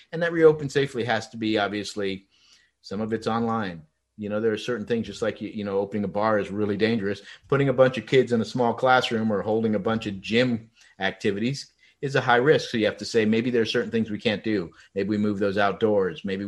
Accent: North Carolina, United States; But I came from North Carolina, and those schools have taken a different approach.

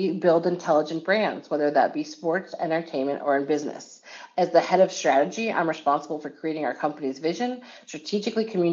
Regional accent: Homewood, Illinois, United States; I am born and raised in Homewood, Illinois, about 30 to 45 minutes south of the city, depending on the traffic.

